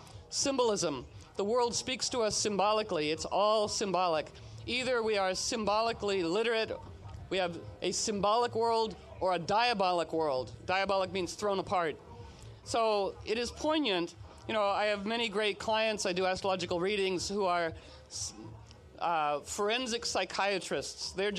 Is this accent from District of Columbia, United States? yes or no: yes; Washington, District of Columbia, United States; You know, I'm from Washington, D.C.